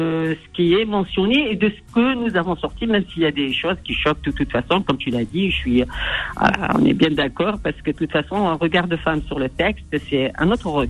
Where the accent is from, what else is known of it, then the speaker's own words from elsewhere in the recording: Algeria; chez nous en Algérie